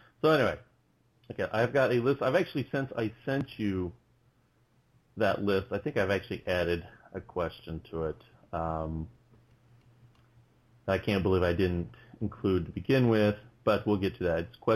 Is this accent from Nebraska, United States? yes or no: no; Kansas, United States; Well, we're both from Kansas, so I guess apparently we sound like we're from Kansas.